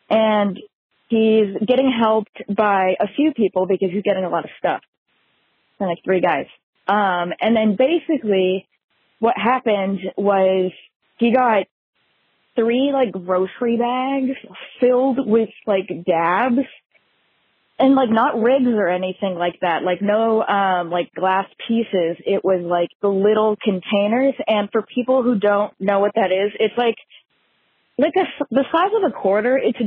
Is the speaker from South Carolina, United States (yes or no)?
no; California, United States; But basically, I'm from the Bay Area, the South Bay Area, and I used to work at a dispensary in the South Bay Area.